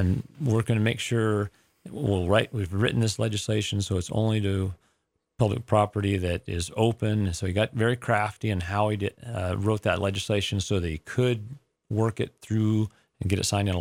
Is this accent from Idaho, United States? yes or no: yes; Idaho, United States; Well, I grew up here in Idaho with an open primary.